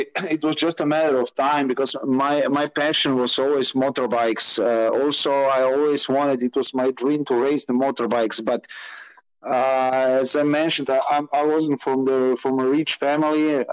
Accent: Maribor, Drava, Slovenia; English is a second language; because I'm from Maribor, Slovenia.

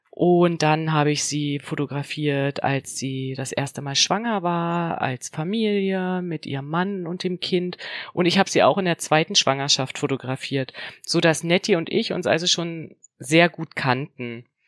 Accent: Brandenburg an der Havel, Brandenburg, Germany; 11 Jahre und 2 Kinder später eröffnete ich mein Fotostudio in meiner Heimatstadt Brandenburg an der Havel.

